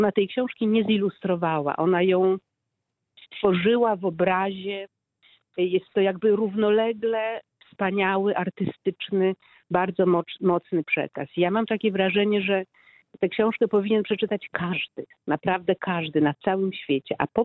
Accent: Warsaw, Masovian Voivodeship, Poland; ale jednak jestem z Warszawy i Warszawa jest moim miejscem na świecie.

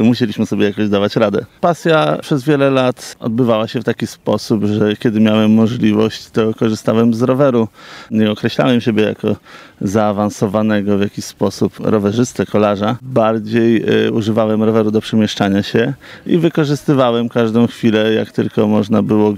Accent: Masovian Voivodeship, Poland; druga za Wisłą, kierunek Kozienice z racji, że pochodzę z tamtych stron i tamte tereny bardzo lubię

